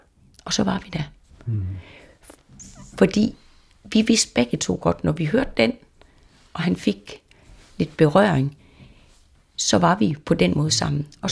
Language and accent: Danish; North Denmark Region, Denmark; nu er jeg selv vendelbo